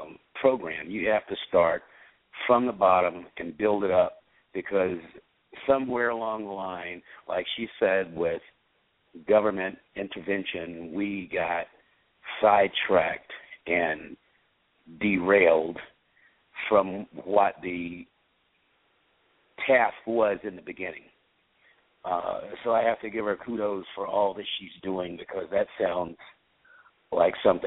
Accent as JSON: {"language": "English", "region": "the South", "country": "United States", "tie": "born there", "said": "I was born in the South, so I know what it was to see white only, colored only."}